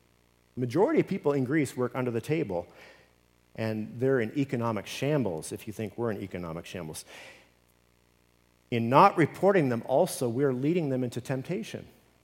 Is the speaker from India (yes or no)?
no; Canada; I am a Canadian